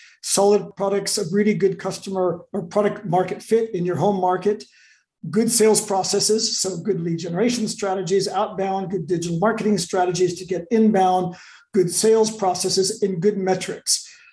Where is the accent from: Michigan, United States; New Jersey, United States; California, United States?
California, United States; San Francisco; moved away as an adult; now in Europe; I'm originally from San Francisco. I moved out to Europe about 25 years ago to launch Europe for three different tech companies